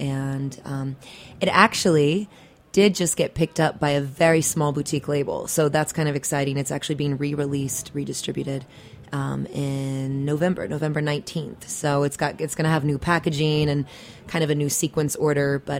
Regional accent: Austin, Texas, United States; I'm from Austin, Texas originally, and Austin has a very live music culture, and luckily you have access as a teenager basically to start performing in clubs and forming bands

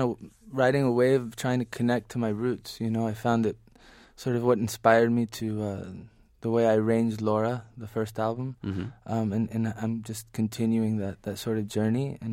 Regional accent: Florida, United States; also born or lived in Detroit, United States; I was born in Detroit. I was there for very little and then grew up pretty much in Florida.

